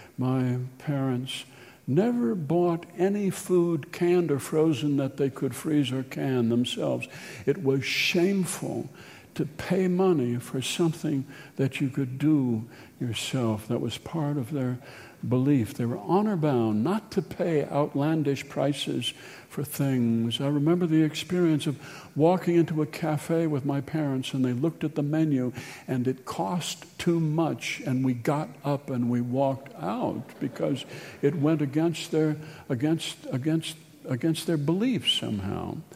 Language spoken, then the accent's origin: English; Anoka, Minnesota, United States; I was born in 1942. So this is my hometown